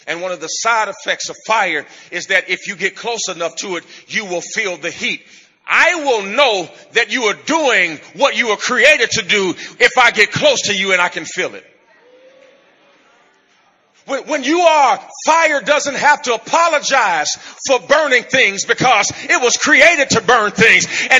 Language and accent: English; Gary, Indiana, United States; I grew up in Gary, Indiana, which is, at the time I was born, the murder capital of the United States of America.